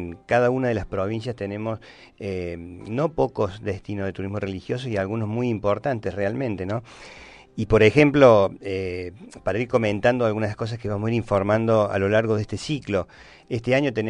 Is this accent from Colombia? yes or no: no; Córdoba, Argentina; Pero bueno, nosotros somos de Córdoba